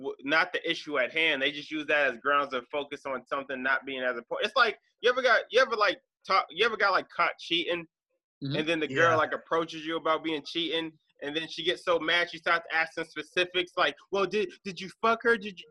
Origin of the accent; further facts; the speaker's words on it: Massachusetts, United States; especially we're all from Mass